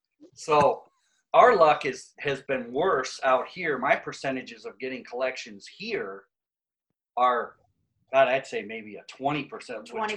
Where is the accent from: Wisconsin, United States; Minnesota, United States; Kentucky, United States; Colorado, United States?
Wisconsin, United States; My parents, I'm from Wisconsin. We moved from Wisconsin and they left their records because they didn't want to tote them.